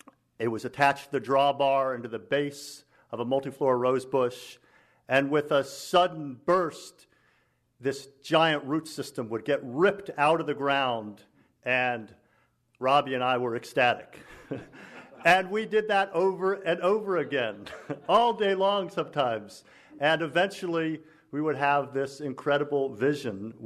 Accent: Maryland, United States; I came from Grooverland, which is a wild, diverse, back-to-the-land homestead in Maryland with small plots of fruits and vegetables and chickens and ducks and small amounts of grain that we harvested by hand.

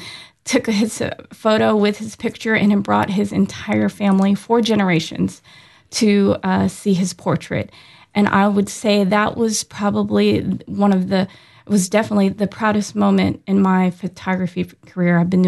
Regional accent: United States; For me, I always thought of myself as an American.

